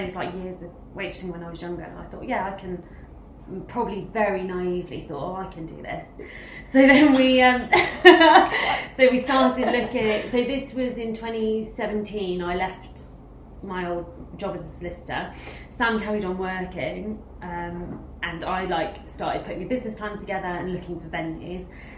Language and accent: English; East Midlands, United Kingdom; so we come from the Midlands, so like Nottingham, Leicestershire